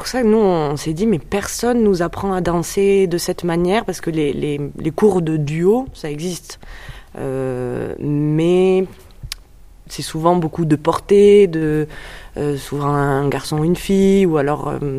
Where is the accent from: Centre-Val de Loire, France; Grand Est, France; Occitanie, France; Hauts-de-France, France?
Occitanie, France; Rodez; moved away as an adult; Moi du coup j'ai fait beaucoup de danse à Rodez, en Aveyron